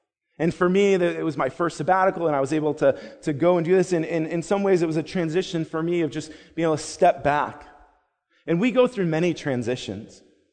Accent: Dunkirk, New York, United States; born there; I was born in Dunkirk, New York, and my parents lived in Conowango.

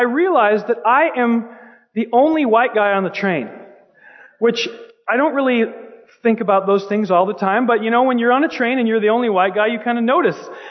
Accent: Puyallup, Washington, United States; I mean, I grew up here in Puyallup.

